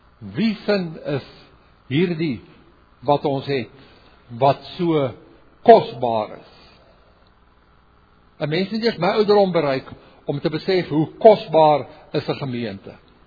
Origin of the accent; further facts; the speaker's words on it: Port Elizabeth, Eastern Cape, South Africa; born there; Ek self is gebore daar in Port Elizabeth, daar in Sitwell, wat een huis tuisgeboorte, het ek eers later in my lewe gehoor